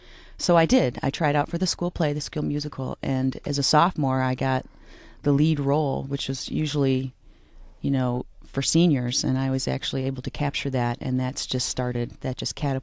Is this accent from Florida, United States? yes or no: no; Riverview, Michigan, United States; I grew up in Riverview, Michigan, and I'm from a family of 6 children.